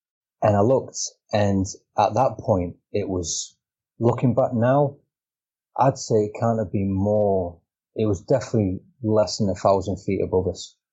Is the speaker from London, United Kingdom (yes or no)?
no; Yorkshire and the Humber, United Kingdom; a version of hide and seek that we used to play in where I grew up in Yorkshire.